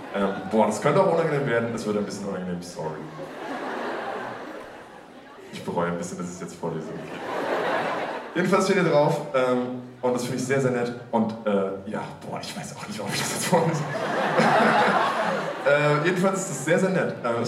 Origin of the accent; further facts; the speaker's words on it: Kassel, Hesse, Germany; Vielleicht wissen Sie nicht, wir kommen eigentlich aus Deutschland. Ich bin aus Kassel.